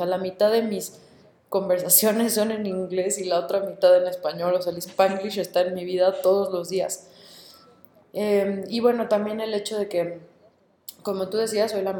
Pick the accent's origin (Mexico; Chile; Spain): Mexico; also born or lived in United States; yo nací en Estados Unidos y mi familia es como la mitad, ¿no? O sea, mitad de mi familia vive en Estados Unidos y la mitad en México. Y yo crecí en México